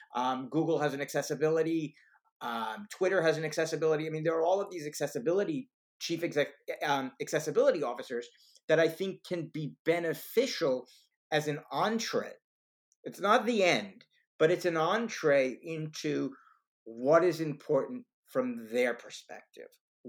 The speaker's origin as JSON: {"language": "English", "town": "New Haven", "region": "Connecticut", "country": "United States", "tie": "born or raised there", "said": "my dad was a physician and professor of medicine at Yale, so I grew up in New Haven, but my parents were from New York City, so we went back and forth."}